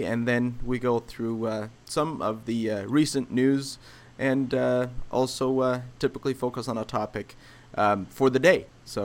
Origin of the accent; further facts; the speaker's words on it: Canada; Nathan, Arthur, John, and myself, we're from Canada.